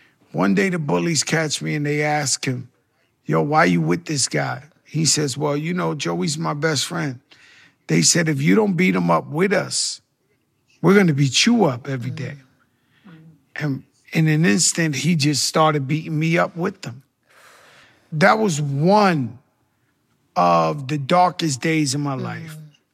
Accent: Bronx, New York, United States; Man, it was beautiful at the beginning. And then drugs just came into our neighborhood.

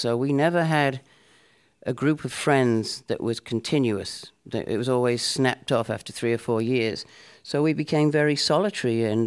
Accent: Manchester, North West England, United Kingdom; born there; I was born in Manchester, like … lots of other people, just after the war, 1950.

